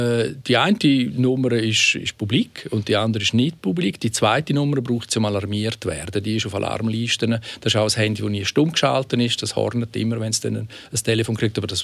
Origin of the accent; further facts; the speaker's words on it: St. Moritz, Graubünden, Switzerland; Sengadin, Samoritz, wo ich herkomme.